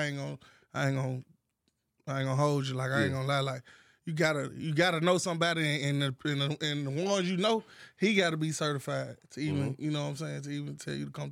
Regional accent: Memphis, Tennessee, United States; It's a south of Memphis. It's white haven, black haven.

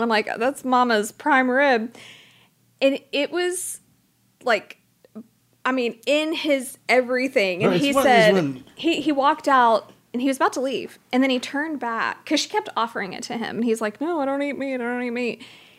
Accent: Louisiana, United States; My mom, I would say, we're from Louisiana, and we have certain like Cajun staples.

